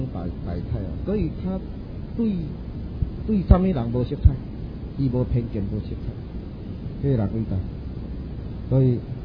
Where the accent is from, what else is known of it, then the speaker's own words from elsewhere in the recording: Taiwan; 我是台湾的，我每次都用台湾人的脾气